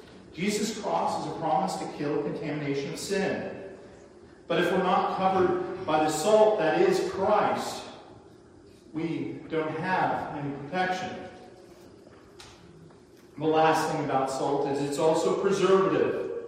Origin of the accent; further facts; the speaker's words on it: San Diego, California, United States; I used to have really bad eczema as a kid, and so growing up in San Diego, when I'd go into the ocean, it would just heal.